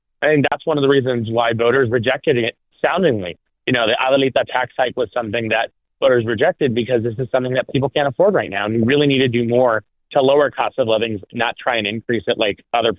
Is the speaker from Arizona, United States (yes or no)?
yes; Tucson, Arizona, United States; like the family that I grew up in here in Tucson.